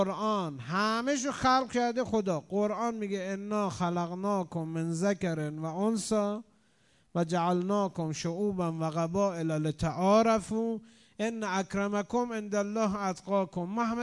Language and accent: Persian; Iran; به دلیل این که ما ایرانی هستیم